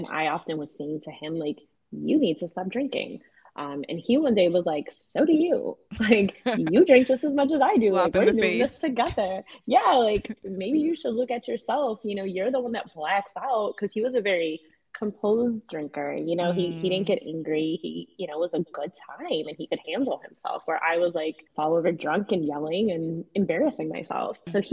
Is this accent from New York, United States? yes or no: yes; Buffalo, New York, United States; Like I come from Buffalo.